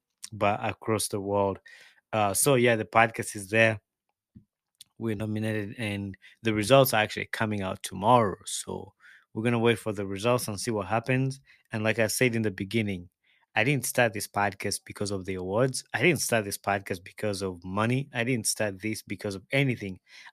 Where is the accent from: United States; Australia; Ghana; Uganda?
Uganda; when we were growing up in Uganda